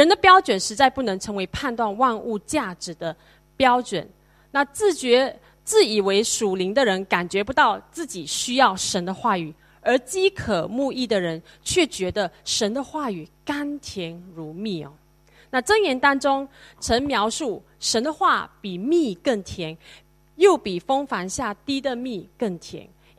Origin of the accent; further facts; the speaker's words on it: East Malaysia, Malaysia; moved away as an adult; now in Singapore; 我从二十岁的时候就离开我自己的家乡因为我是马来西亚，以前我是马来西亚人，从东马去到西马读书，所以就已经是离开家乡，在那边五年之后我就来到新加坡。